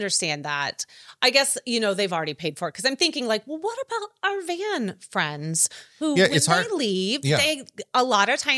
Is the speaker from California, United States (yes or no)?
no; Chicago, Illinois, United States; Oh, well, I'm from Chicago.